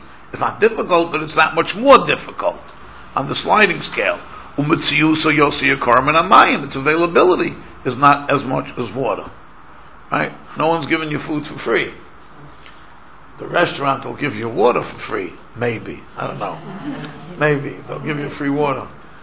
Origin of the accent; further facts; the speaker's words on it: New York, United States; I used to, like, in Manhattan, I grew up in New York, so sometimes, I go into Manhattan just to walk around and look around.